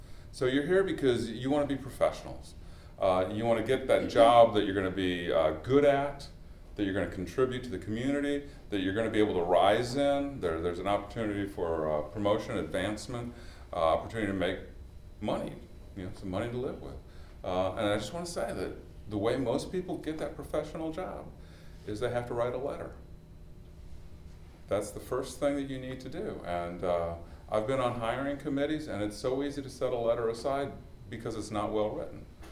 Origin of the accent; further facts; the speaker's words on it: Iowa, United States; I'm a Midwesterner. I was raised in Iowa. My father and his family are from Valdosta, Georgia.